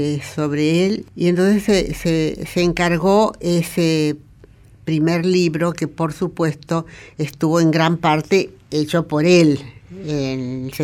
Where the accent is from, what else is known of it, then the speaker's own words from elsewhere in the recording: Santiago del Estero, Argentina; porque yo había estudiado desde, en Santiago del Estero, de donde soy, desde muy chica música